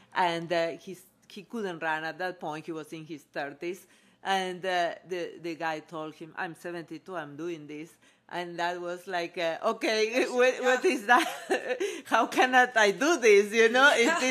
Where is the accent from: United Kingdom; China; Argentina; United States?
Argentina; born there; English is a second language; moved away as an adult; also born or lived in Canada; I was born in Argentina, and I emigrated to Canada first a few, like 22 years ago with my son, that he was like 4 years old at that time.